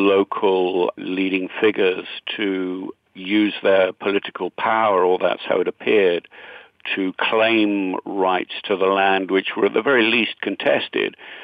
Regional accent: United Kingdom; as a Brit

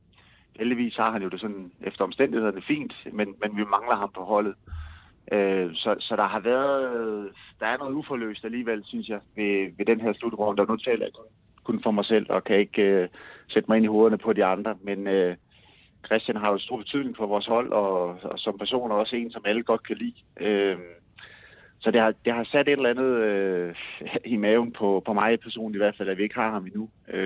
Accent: Jutland, Denmark; Jeg skrev jo til dig, at jeg er fra Jylland, så jeg har været oppe et par timer.

